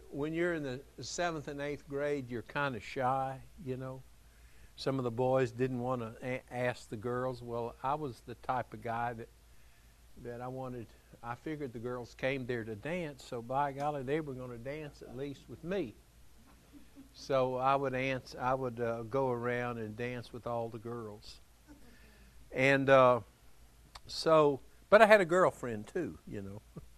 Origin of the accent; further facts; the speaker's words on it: Freeport, United States; I was just a typical young boy growing up in Freeport.